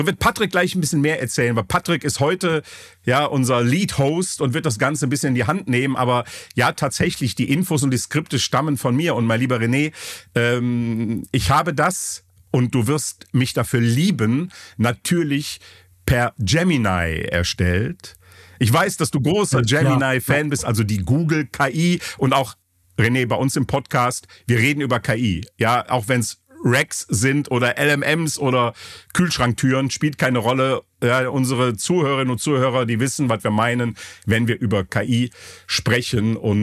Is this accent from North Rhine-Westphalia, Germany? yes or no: yes; Cologne, North Rhine-Westphalia, Germany; born there; Ich bin in Köln geboren, du bist Kölner, ich war Leverkusener, bin ja immer noch Leverkusener vom Herzen her.